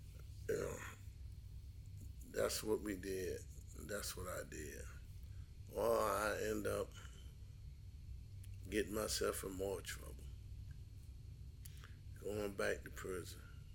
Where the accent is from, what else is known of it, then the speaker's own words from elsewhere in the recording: Miami, Florida, United States; born there; I was born in Miami, Florida, and October 29, 1966, I was born in a family, a big family, a loving family, a caring family, a spiritual family.